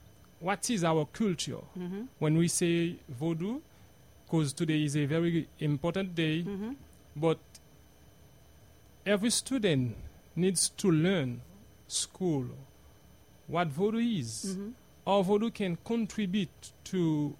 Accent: Haiti; English is a second language; So I'm from Haiti. And somewhere at Petionville, Jacques area

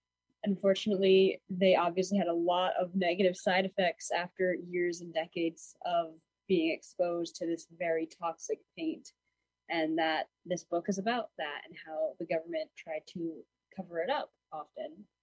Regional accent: Hudson, New York, United States; I am also from Hudson.

